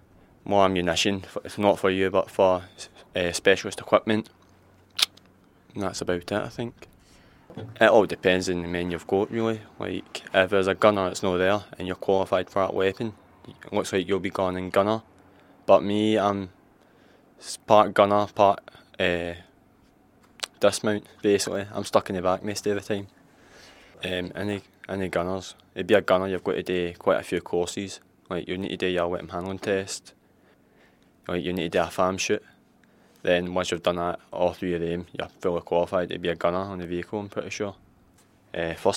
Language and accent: English; Glasgow, Scotland, United Kingdom; I'm a guardsman and I'm 18 years old. I'm from Glasgow in Scotland